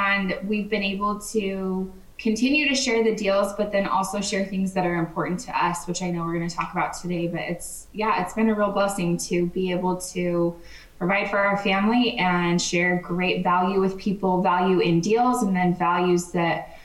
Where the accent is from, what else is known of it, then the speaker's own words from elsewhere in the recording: Bountiful, Utah, United States; So I grew up in Bountiful, Utah, and then I went to BYU